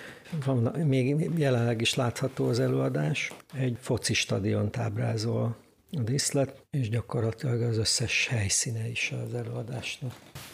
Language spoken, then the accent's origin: Hungarian; Dombóvár, Tolna, Hungary; most például Dombóvárra hívnak, a szülővárosomba